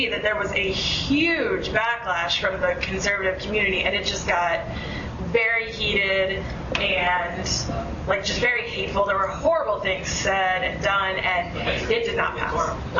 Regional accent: Jacksonville, Florida, United States; I am from Jacksonville, Florida, and last year a group of citizens in Jacksonville got together

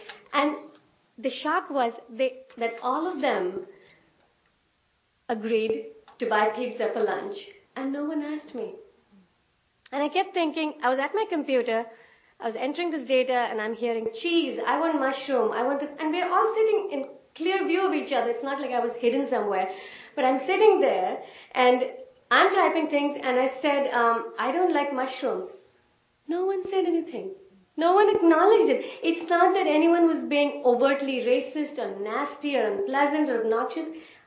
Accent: India; Because I grew up as mainstream in India.

